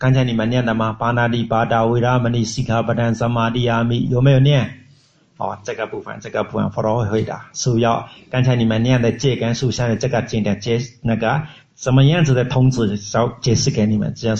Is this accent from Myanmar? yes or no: yes; Myanmar; Chinese is a second language; 我们缅甸人是对巴利特地学的就对的啦